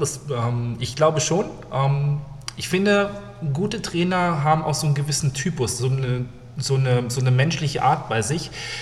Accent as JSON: {"language": "German", "town": "Neustadt", "region": "Lower Saxony", "country": "Germany", "tie": "born or raised there", "said": "habe sehr, sehr lange in Neustadt, in meiner Heimatstadt gespielt"}